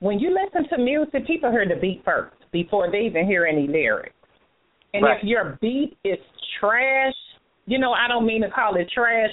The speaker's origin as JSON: {"language": "English", "region": "Midwest", "country": "United States", "said": "But, of course, I'm from the Midwest. And so that's how it is here."}